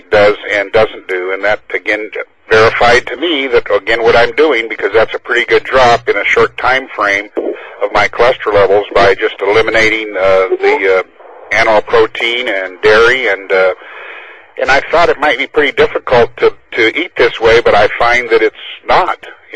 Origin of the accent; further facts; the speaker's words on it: Olympia, Washington, United States; Yeah, this is … I'm from Olympia, Washington